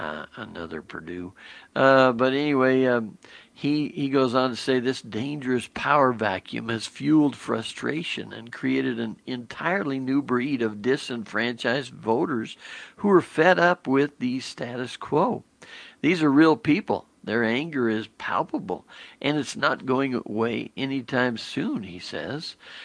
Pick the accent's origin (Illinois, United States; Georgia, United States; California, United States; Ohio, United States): Georgia, United States; Another recent exit poll in my home state of Georgia showed 6 in 10 Republicans have felt betrayed by their political party.